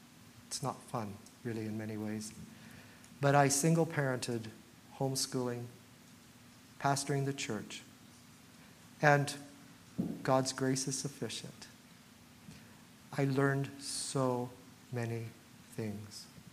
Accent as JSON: {"language": "English", "region": "Midwest", "country": "United States", "tie": "born or raised there", "also_born_or_lived": "Oregon / Indiana", "said": "I grew up in the Midwest, and I went to Oregon"}